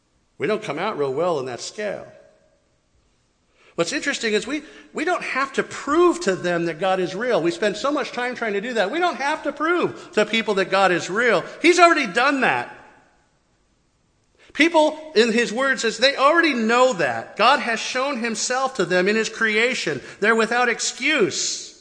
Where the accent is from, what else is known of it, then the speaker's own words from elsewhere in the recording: United States; growing up in America, I will tell you, even me in my youth